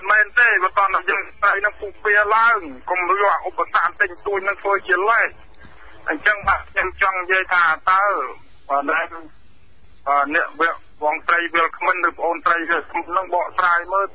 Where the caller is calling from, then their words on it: Battambang, Cambodia; ខ្ញុំតបារៀងស្័យបាត់ដំបង